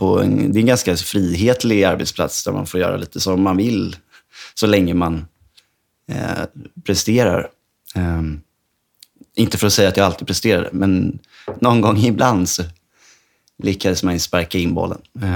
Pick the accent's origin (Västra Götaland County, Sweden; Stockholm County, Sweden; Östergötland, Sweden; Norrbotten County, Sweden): Stockholm County, Sweden; Hässelby; Nej, men jag är uppväxt i Hässelby. Jag har bott i både lägenhet och radhus och villa där.